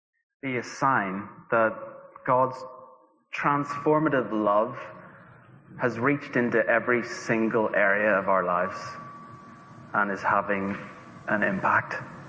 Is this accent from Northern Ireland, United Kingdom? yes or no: yes; Northern Ireland, United Kingdom; I can be a very tight-fisted person, probably because I'm from Northern Ireland.